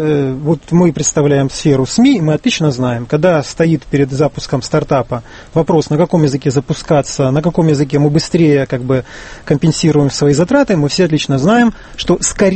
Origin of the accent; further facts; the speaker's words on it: Kharkiv, Kharkiv Oblast, Ukraine; В нашем, в моем окружении все говорят «свекла», я из Харькова сам.